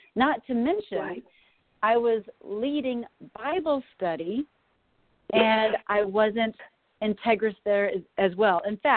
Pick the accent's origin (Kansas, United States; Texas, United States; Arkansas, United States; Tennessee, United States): Texas, United States; moved away as an adult; now in Minnesota, United States; we moved from Texas to Minnesota. And I didn't know it at the time. I mean, I knew I was sad to leave because Texas was all I knew.